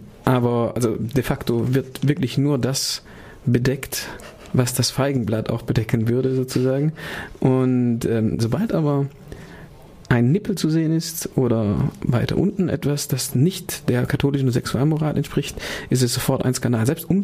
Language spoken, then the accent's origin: German; Germany; Grund für unseren ersten Block sozusagen wäre dann die Erfahrung, die wir in Rio gemacht haben, also wir als Deutsche, wenn man so will, mit dem Komplex der Nacktheit in Brasilien.